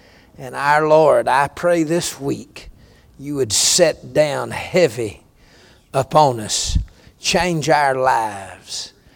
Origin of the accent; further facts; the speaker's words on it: Georgia, United States; And I'm from Georgia, but this is for y'all.